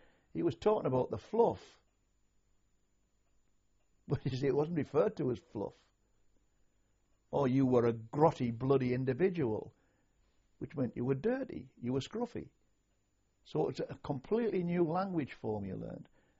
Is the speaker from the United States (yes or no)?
no; Sunderland, North East England, United Kingdom; In those days, I came from Sunderland area, Durham. I spoke quite a colloquial language because that's the way you spoke.